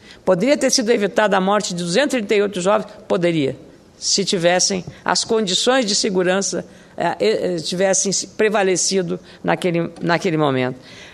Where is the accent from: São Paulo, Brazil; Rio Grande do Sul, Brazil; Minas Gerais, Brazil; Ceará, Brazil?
Rio Grande do Sul, Brazil; E eu queria, então, como uma senadora independente aqui, e como gaúcha